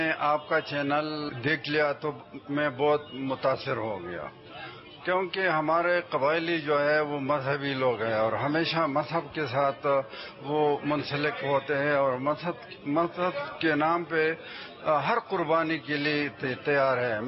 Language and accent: Urdu; Khyber Pakhtunkhwa, Pakistan; میرا تعلق فاٹا سے ہے، … این اے 43 سے۔